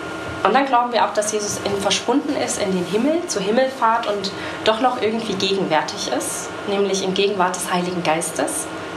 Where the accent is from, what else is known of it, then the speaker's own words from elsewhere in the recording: Zschopau, Saxony, Germany; also born or lived in Leipzig; geboren in Leipzig und dann war es aber so, dass ich nach der 4. Klasse im Erzgebirge bei Zschopau oder in Zschopau in die Schule gegangen bin, denn meine Eltern sind aus beruflichen Gründen dahin gezogen.